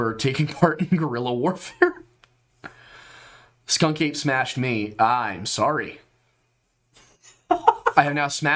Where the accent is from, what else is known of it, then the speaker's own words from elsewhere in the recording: Pennsylvania, United States; now in Florida, United States; I came here in 1998, but I'm originally from Pennsylvania. I've become acclimated to Florida to return back.